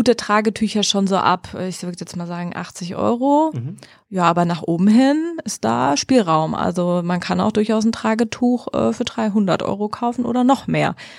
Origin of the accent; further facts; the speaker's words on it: Marburg, Hesse, Germany; sitzt bei Marburg, also quasi in meiner Heimat.